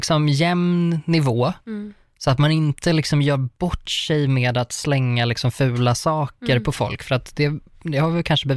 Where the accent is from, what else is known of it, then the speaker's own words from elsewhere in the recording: Uppsala, Uppsala County, Sweden; Jag är från Uppsala.